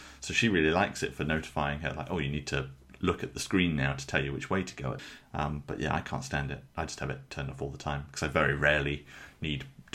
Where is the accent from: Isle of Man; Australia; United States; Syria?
Isle of Man; I grew up on the Isle of Man, so there weren't really many roads.